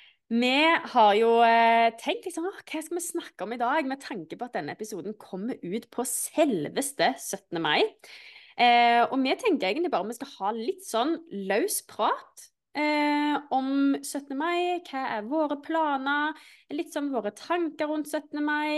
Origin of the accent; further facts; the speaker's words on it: Stavanger, Rogaland, Norway; sånn som der jeg kommer fra da, i Stavanger, så har på en måte 17. mai aldri vært en stor ting.